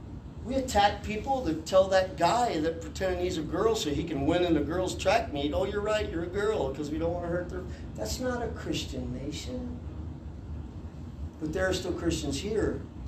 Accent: United States; Because as Americans, we're brought up to think some things are our rights just because we're American. We deserve this. We should have this. I'm an American.

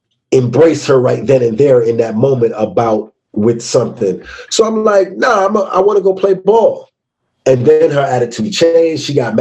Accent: New York, United States; Now, I'm from New York.

